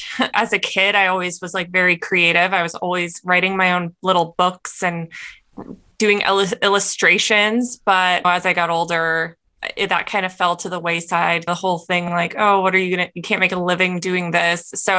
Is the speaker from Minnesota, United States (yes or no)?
yes; Minnesota, United States; moved away as an adult; And like I said, I grew up in Minnesota. When I graduated, I didn't know that I was going to move to California.